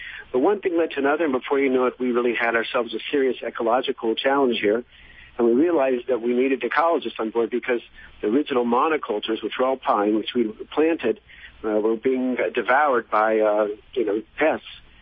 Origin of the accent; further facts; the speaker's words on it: North Carolina, United States; I grew up in North Carolina and much of my childhood, so I spent a lot of time in pine forests in that state.